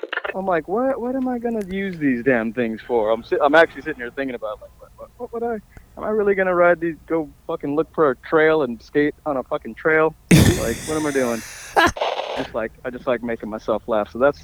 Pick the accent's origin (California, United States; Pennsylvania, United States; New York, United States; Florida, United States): Florida, United States; Orlando; Born at fucking Arnold Palmer Hospital, but now it's called Orange County. I mean, it's called Arnold Palmer now, but it was called Orange County when I was born in it.